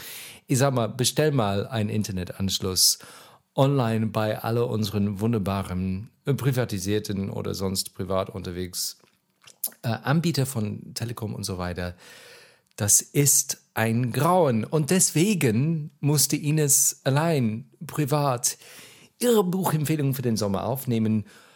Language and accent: German; England, United Kingdom; German is a second language; Ich bin, wie man hört, kein Native Speaker in the German. Ich komme aus England